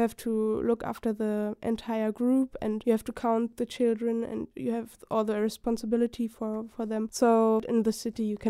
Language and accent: English; Berlin, Germany; English is a second language; well, I'm from Berlin, so I didn't really know the mountains